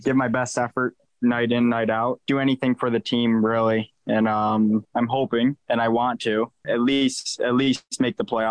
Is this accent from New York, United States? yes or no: yes; New York, United States; Just growing up in Western New York, if you're not a Bills fan, it's kind of like you're not a New Yorker for sure.